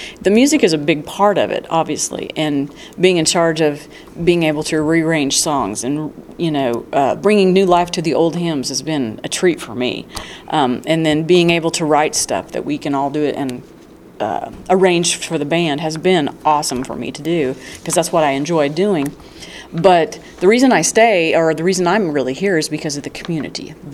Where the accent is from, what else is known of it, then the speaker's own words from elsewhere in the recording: Joplin, Missouri, United States; also born or lived in Kentucky; I was born in Kentucky, but was raised in Joplin, Missouri. So I come from Southwest Missouri.